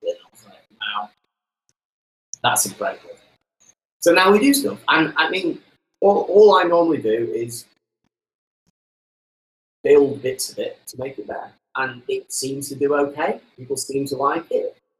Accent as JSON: {"language": "English", "country": "United Kingdom", "said": "I am so British."}